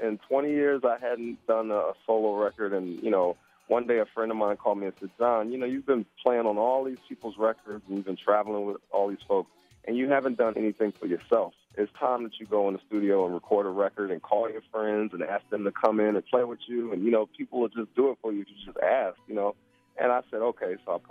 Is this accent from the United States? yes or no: yes; Philadelphia, Pennsylvania, United States; moved away as an adult; now in Atlanta, United States; And I'm proud to say I'm from Philadelphia, wherever mm-hmm. I go. I live in Atlanta now. I've been there for 20 years